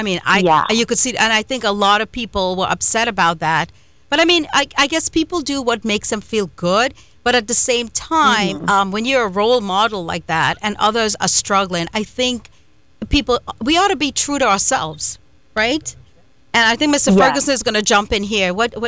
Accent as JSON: {"language": "English", "country": "Trinidad & Tobago", "tie": "born or raised there", "said": "I, as an Indian woman who grew up in Trinidad and Tobago"}